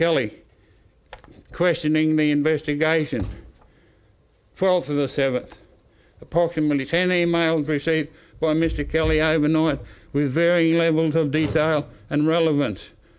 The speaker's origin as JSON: {"language": "English", "town": "Brisbane", "region": "Queensland", "country": "Australia", "tie": "born or raised there", "also_born_or_lived": "Redlands", "said": "I was born in Brisbane in 1939 and I moved to the Redlands in 1997."}